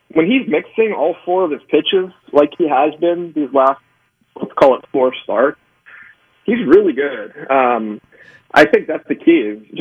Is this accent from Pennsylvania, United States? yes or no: yes; Philadelphia, Pennsylvania, United States; I'm from Philly, but Embiid missed too many games.